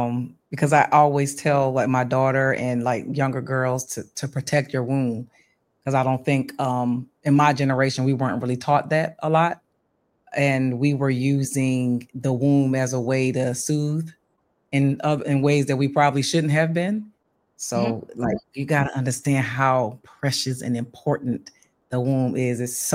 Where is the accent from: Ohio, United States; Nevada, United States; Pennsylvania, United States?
Pennsylvania, United States; Bristol; I'm from Bristol, Pennsylvania, right outside of Philadelphia.